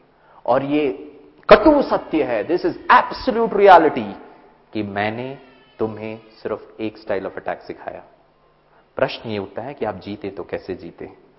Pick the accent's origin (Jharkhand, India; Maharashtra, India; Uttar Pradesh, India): Maharashtra, India; Thane; मैं थाने मुंबई से हूं, थाने बेलापुर इंडस्ट्रियल एस्टेट है।